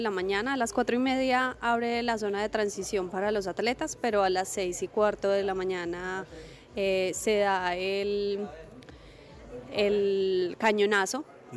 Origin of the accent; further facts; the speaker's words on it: Medellín, Antioquia, Colombia; Sí, yo soy de Medellín.